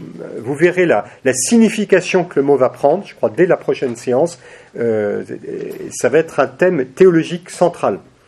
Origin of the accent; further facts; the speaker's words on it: Ein Karem, Jerusalem District, Israel; Aïn Karem, moi je suis de Aïn Karem.